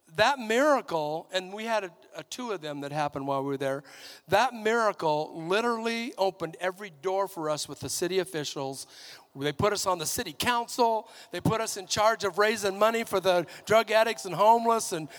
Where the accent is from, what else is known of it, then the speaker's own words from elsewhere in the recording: Alaska, United States; Because I was raised in Alaska, and Alaska's cold, and I have no tolerance for cold anymore.